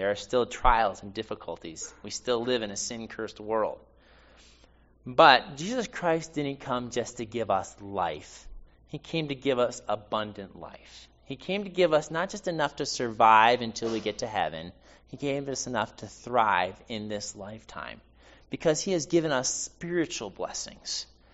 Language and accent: English; New York City, New York, United States; I'm from New York City, so I don't know much about horses, okay?